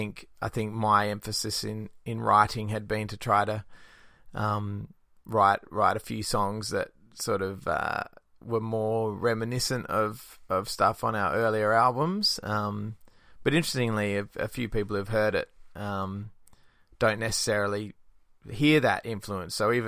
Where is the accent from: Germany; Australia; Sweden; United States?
Australia; Western Australia; the progress in my home state of Western Australia hasn't been too bad.